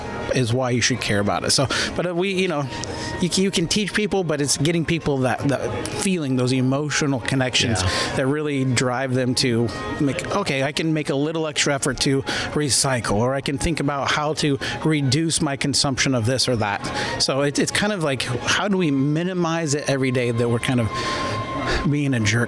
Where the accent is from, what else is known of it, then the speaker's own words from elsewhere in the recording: Fairfield, Iowa, United States; also born or lived in Osceola, United States; No, I grew up in southeast Iowa in Fairfield.